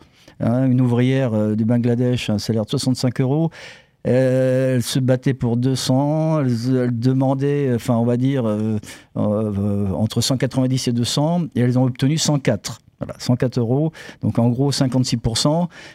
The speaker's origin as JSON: {"language": "French", "country": "France", "said": "Ça nous rappelle le 19e siècle chez nous en France, quoi."}